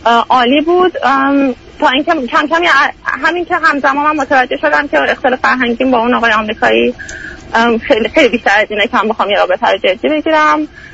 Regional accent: Iran; moved away as an adult; now in United States; من مجرد 19 ساله اهل یعنی ساکن آمریکا هستم، 3 سالی هست که از ایران اومدم اینجا.

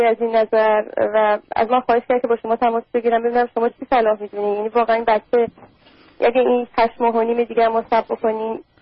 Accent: Iran; moved away as an adult; now in United States; من حدود 6 سال پیش از ایران اومدم.

